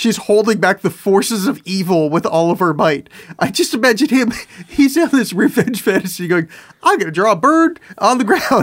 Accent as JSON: {"language": "English", "town": "Bethesda", "region": "Maryland", "country": "United States", "said": "I moved here 6 months ago. I'm from Bethesda, Maryland."}